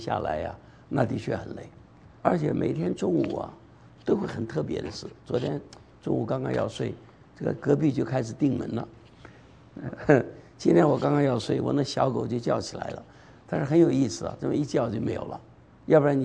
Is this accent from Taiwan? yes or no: no; China; now in United States; 这个像我们都是中国人，在美国，在美国你怎么搞你还是个中国人